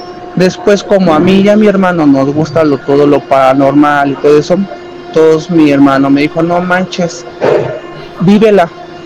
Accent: Tlalnepantla, State of Mexico, Mexico; soy de Tlalnepantla, Ciudad de México.

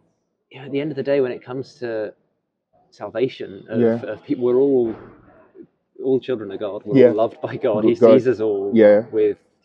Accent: South West England, United Kingdom; now in Scotland; I'm not Scottish myself. I'm from Devon, from the southwest of England. Both my parents had faith. My dad was from a Christian family.

